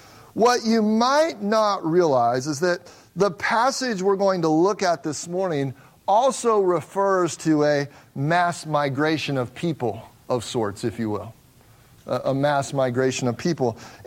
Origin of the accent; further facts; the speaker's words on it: Midwest, United States; I'm from the Midwest. I've met plenty of people from the Midwest.